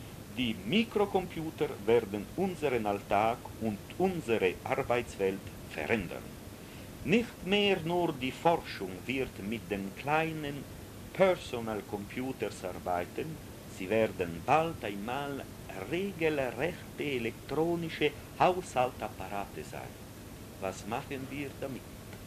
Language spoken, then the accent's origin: German; Ticino, Switzerland; als Tessiner zur Basler Mitteidgenossen, erlaube ich mir heute auch